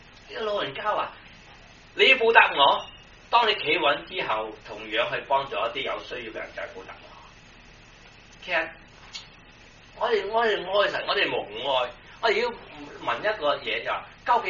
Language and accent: Cantonese; Guangdong, China; 即是我們廣東人說將自己的快樂建立在別人的痛苦上面